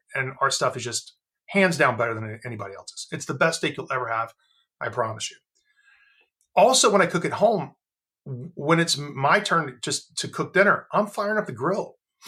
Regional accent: South Carolina, United States; And so I grew up in South Carolina. And so, you know, barbecue sauce was in my baby bottle growing up.

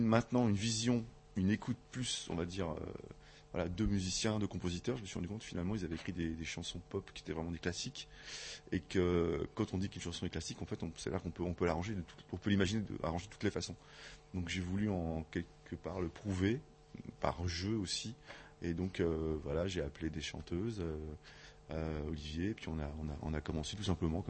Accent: France; parce qu'on est Français.

